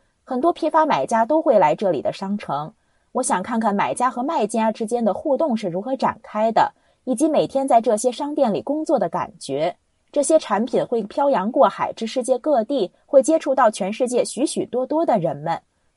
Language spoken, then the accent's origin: Chinese; United States; 我是半个中国人，我妈妈是中国人，但我是在美国长大的